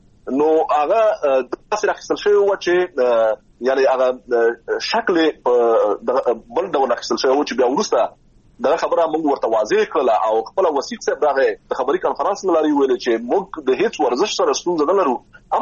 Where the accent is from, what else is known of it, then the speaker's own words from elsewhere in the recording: Afghanistan; د یو افغان په توګه دا خواهش ترې کوم ډېر دقیق اوسي او ډېر متوجه اوسي.